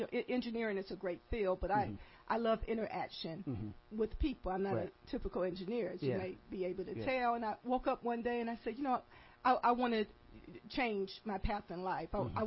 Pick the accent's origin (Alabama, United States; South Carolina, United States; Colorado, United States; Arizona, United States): Alabama, United States; Tuskegee; I am originally born and raised in Tuskegee, Alabama